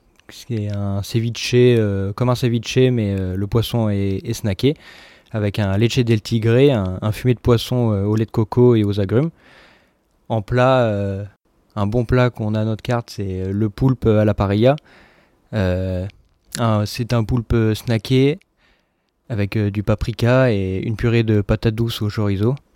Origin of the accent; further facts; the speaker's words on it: Royan, Nouvelle-Aquitaine, France; moi, je viens de Royan à la base, où j'ai fait toutes mes études de cuisine.